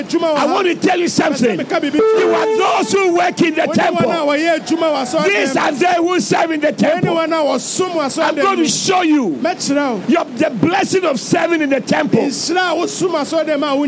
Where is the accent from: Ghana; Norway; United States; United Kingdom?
Ghana; Winneba, Central Region; You know, way back, you know, I came from Winneba. Way back in Winneba.